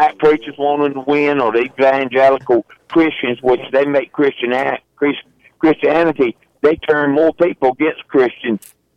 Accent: Roanoke Rapids, North Carolina, United States; Well, how about that? I'm from Roanoke Rapids. Been here all my life.

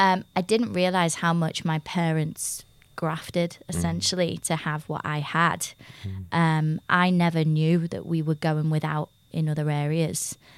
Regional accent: Liverpool, North West England, United Kingdom; So I grew up in Liverpool. Yeah. Very normal family, semi-detached house. I have a brother and a sister. Normal school.

